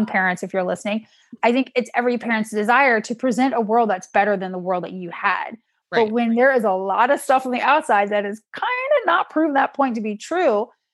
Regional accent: Georgia, United States; I'm from Georgia, so switches. Shout out to all you people from the South, you know what a switch is.

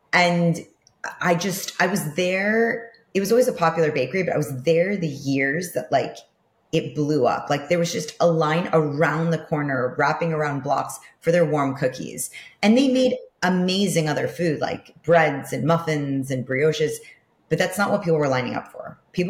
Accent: New York City, New York, United States; So I'm from, born and bred New York City, like Upper West Side, and my family was a family of foodies.

